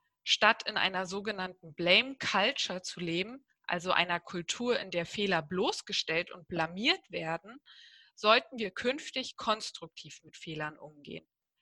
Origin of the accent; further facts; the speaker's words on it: Germany; Und darin sind wir Deutsche sehr gut.